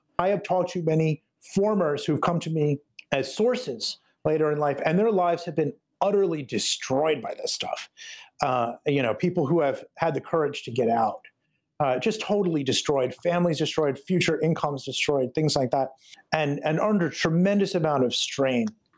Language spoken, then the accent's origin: English; United States; I'll just speak as a, as an American, I feel sad.